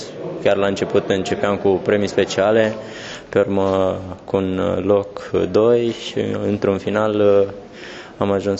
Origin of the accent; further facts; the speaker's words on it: Reșița, Caraș-Severin, Romania; now in Bucharest, Romania; acolo sunt și colegi care am copilărit la Reșița